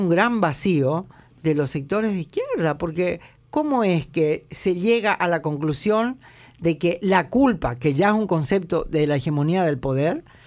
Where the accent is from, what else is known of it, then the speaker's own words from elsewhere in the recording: Argentina; no contra nosotros como argentinos, sino contra nosotros, contra los pueblos